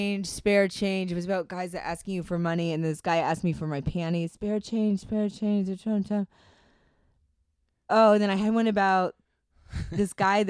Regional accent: Maine, United States; I grew up in the Maine, so I've peed in the woods.

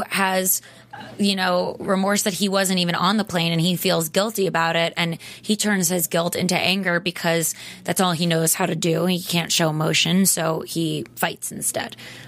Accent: Miami, Florida, United States; I'm from Miami.

